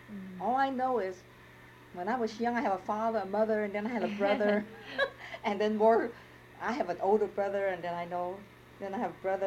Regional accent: Los Angeles, California, United States; I grew up in Los Angeles, Chinatown.

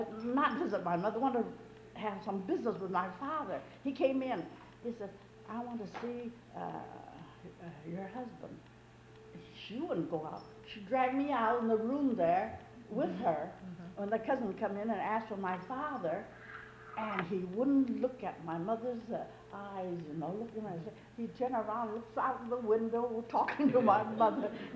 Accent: Fresno, California, United States; Oh, there was a lot of action in Fresno. There was war. When I was a little girl, I used to go to those gambling places

